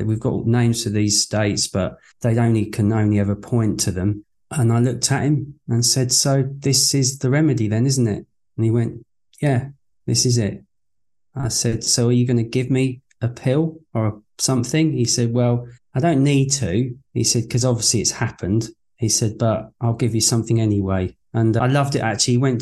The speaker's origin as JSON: {"language": "English", "region": "England", "country": "United Kingdom", "tie": "born or raised there", "said": "But I knew I was Irish, even though I was raised in England."}